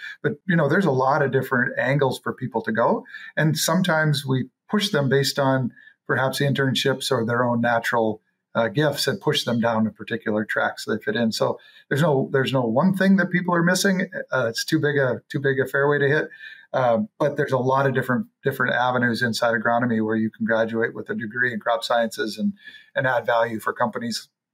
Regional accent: North Dakota, United States; I grew up in North Dakota and started my career in North Dakota.

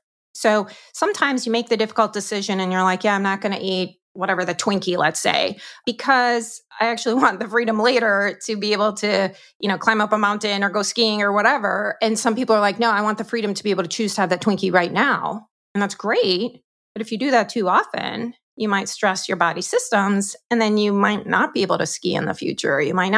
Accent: Japan; now in United States; So I grew up in Japan and then moved to the United States.

